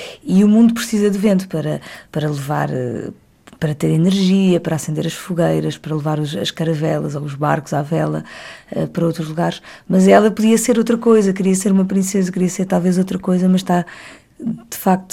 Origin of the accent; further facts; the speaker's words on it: Lisbon, Portugal; Depois fomos para Alfama, o lugar onde eu cresci